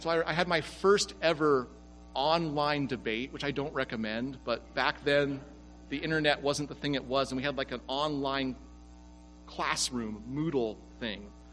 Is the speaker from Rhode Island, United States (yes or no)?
no; California, United States; Remember, I'm from California, so like the biblical literacy is much lower there.